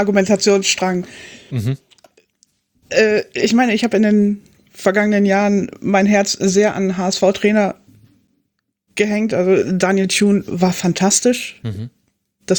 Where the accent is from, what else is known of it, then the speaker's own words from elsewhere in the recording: Düsseldorf, North Rhine-Westphalia, Germany; Ich wäre als Düsseldorfer durchaus zufrieden und glücklich mit ihm.